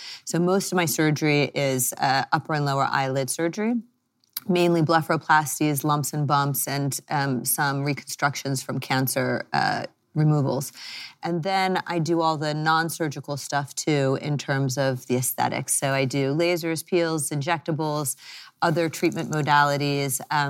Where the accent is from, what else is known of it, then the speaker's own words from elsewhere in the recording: Maryland, United States; moved away as an adult; also born or lived in Washington, D.C.; now in United Kingdom; I grew up in America. So I grew up in Maryland, and then I went to school in D.C. I was at Georgetown. And then I did my training at GW, which is still in D.C., and I even started private practice there. And then I moved to the UK